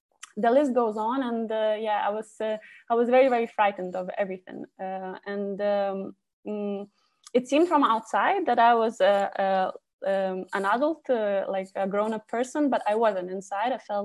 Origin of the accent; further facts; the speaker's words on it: Lithuania; English is a second language; I'm an adult child and I'm from Lithuania.